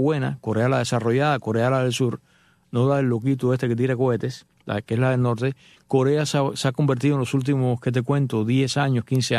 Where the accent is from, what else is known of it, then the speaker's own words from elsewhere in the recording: Cuba; moved away; la única vez que salí de Cuba al extranjero fue mi única vez y fue para no regresar.